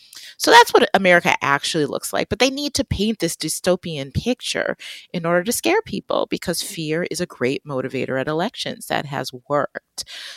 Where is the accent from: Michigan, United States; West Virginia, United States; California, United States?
Michigan, United States; Detroit; Listen, I'm from Detroit.